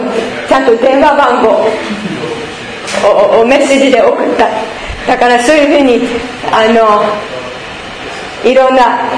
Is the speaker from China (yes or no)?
no; Bergen, Vestland, Norway; Japanese is a second language; そしてベルゲン、ふるさとのベルゲンに行きました。ちょっと今見せますね。ここオスロね、これはノルウェー、